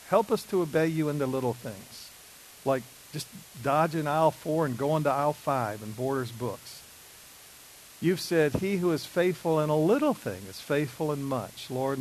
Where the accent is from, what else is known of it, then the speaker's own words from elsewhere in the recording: Alabama, United States; And really, I am from Alabama, but I have an okay IQ.